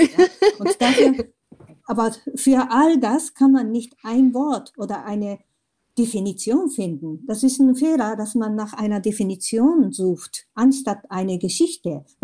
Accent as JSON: {"language": "German", "country": "Japan", "second_language": "German", "said": "man wird gefragt, ja, als Japanerin, was denken Sie über so und so?"}